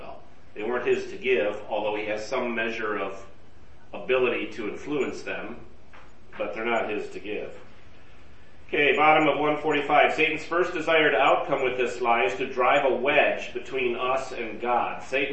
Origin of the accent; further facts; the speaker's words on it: United States; maybe it's because I'm a man and I grew up in American culture